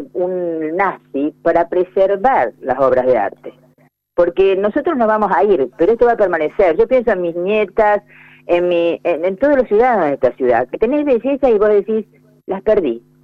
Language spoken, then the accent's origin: Spanish; Rosario, Santa Fe, Argentina; Porque primeramente somos rosarinos, y los rosarinos somos fanáticos de Rosario